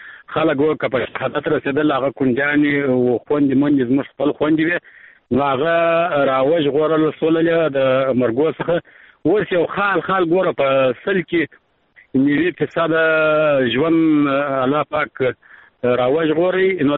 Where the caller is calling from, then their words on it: Arghandab, Kandahar, Afghanistan; زه څه چې همیشنی همکار … لکندار ولایت ارغنداو ولسوالۍ څخه د ټلیفون په کار شم